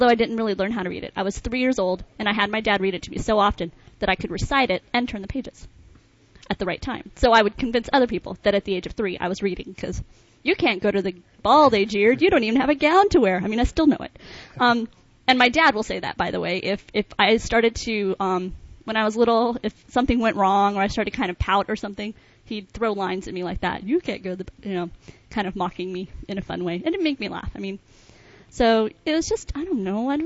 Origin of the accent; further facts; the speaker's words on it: California, United States; we grew up in Southern California, so we went to the art museums and the galleries